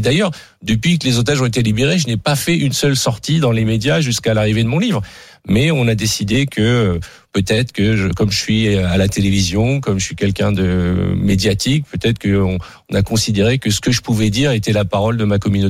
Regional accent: France; moi je suis français avant d'être juif

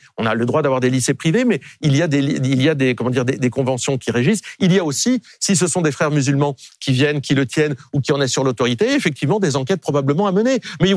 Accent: Hauts-de-France, France; Moi, je suis nordiste.

